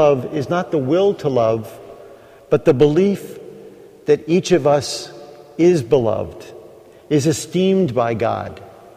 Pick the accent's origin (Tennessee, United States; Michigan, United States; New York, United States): New York, United States; Queens; I grew up in Queens, no more than 500 yards from that exact spot.